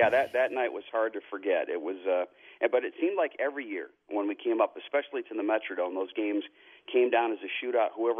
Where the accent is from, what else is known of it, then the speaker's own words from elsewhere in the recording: Buffalo, New York, United States; I'm from Buffalo, so I'm used to outdoor cold football.